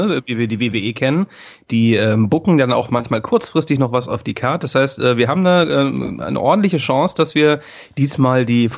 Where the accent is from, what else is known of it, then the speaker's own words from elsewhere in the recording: Ennepetal, North Rhine-Westphalia, Germany; In Hagen auch, eine Stadt, die sehr nah meiner Heimatstadt liegt, in Ennepetal